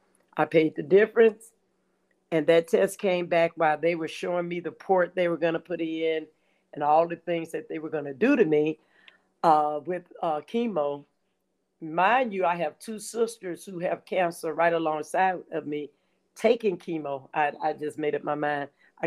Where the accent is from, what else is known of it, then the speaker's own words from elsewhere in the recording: Gary, Indiana, United States; And I incorporated that in my life because I'm a city girl. I'm from Gary, Indiana.